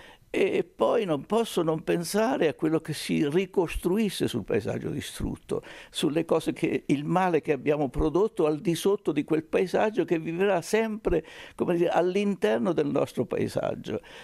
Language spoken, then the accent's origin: Italian; Colli del Tronto, Marche, Italy; born there; a proposito del mio paese di nascita, che si chiama Colli del Tronto, che è un paese di quasi 1000 abitanti nelle Marche.